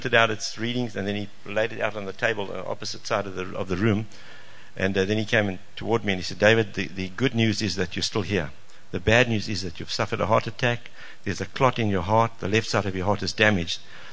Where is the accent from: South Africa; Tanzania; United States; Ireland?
South Africa; Bedford, Eastern Cape; We are from Bedford in the Eastern Cape. That's between Grahamstown and Craddock.